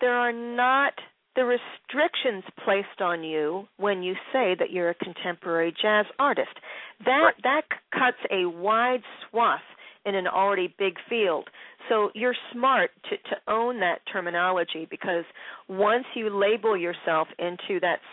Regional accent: Philadelphia, Pennsylvania, United States; somebody who had his roots in Philadelphia, who's near to my heart because that's my hometown

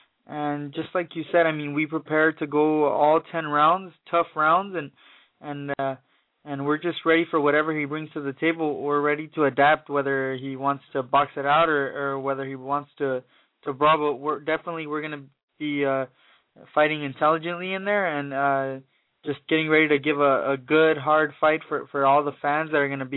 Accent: Pico Rivera, California, United States; It's going to be at the Pico Rivera Sports Arena in my hometown.

